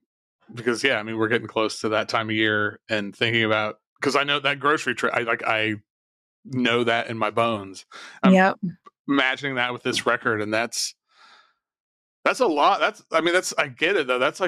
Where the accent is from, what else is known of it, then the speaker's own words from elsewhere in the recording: Tulsa, Oklahoma, United States; where I grew up in West Tulsa, there are a bunch of oil refineries.